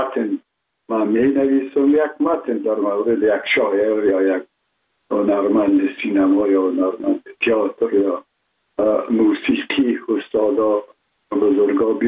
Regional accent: Kabul, Afghanistan; born or raised there

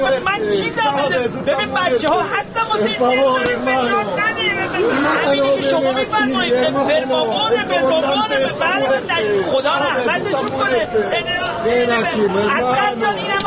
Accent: Iran; حاج آقا من خبرنگار ایرانی هستم

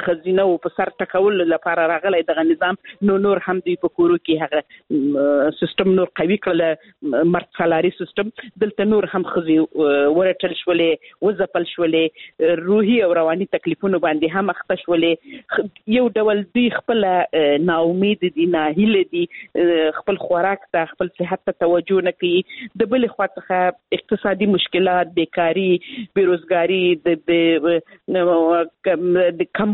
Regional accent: Helmand, Afghanistan; زه خپل د هلمند ولایت څخه یم

